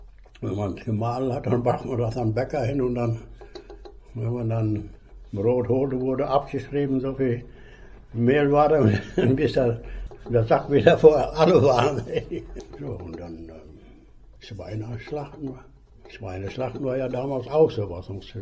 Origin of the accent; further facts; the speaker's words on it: Bornholz, Germany; born there; Geboren bin ich in Bornholz, einen Kilometer weiter, wo ich jetzt wohne.